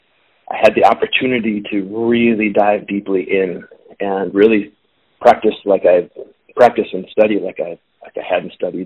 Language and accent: English; Oak Park, Illinois, United States; also born or lived in Washington, D.C.; Born in the D.C. area, but yeah, I grew up here in Chicago, actually just outside in Oak Park, Oak Park River Forest.